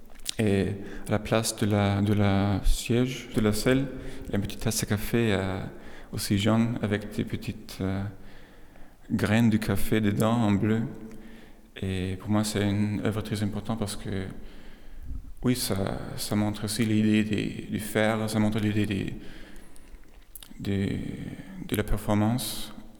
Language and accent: French; Austria; first language German; French is a second language; Cette fois, c'est un titre allemand. C'est ma langue maternelle. Mais c'est encore plus un titre autrichien. Je suis d'Autriche